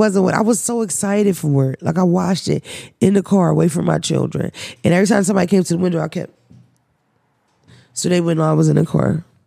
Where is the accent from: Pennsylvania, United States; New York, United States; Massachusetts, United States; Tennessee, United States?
Pennsylvania, United States; Philadelphia; When I grew up in North Philly, right, I can recall running down to like Broad Erie, Broad Allegheny.